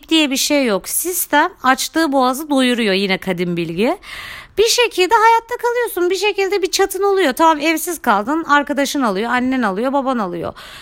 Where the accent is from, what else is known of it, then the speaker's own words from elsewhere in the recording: Gaziantep, Turkey; Ben Gaziantep'liyim bu arada arkadaşlar.